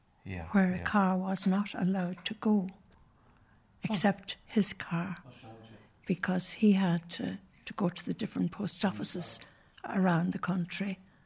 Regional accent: Sandymount, Leinster, Ireland; Sandymount.

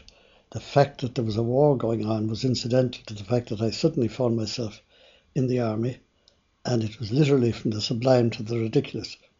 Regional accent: Templemore, Tipperary, Ireland; I grew up in Templemore in County Tipperary.

